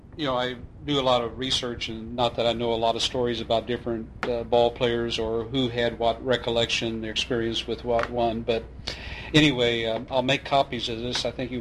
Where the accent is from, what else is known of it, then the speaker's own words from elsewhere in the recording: Kansas, United States; As a kid growing up in Kansas, I never in my wildest dream would have ever thought something like this would have.